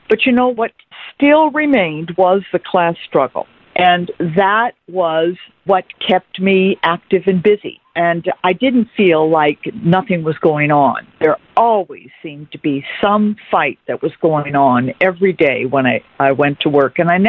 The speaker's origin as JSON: {"language": "English", "town": "Chicago", "region": "Illinois", "country": "United States", "tie": "born or raised there", "also_born_or_lived": "Los Angeles / Detroit", "said": "I grew up around Chicago, so I was moving back from Los Angeles to the Midwest where I grew up."}